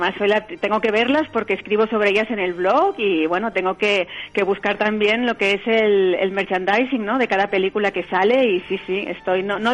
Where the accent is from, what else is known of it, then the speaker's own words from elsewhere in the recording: Barcelona, Catalonia, Spain; no encontraba nada en las tiendas físicas en España, bueno, en Barcelona, de donde soy yo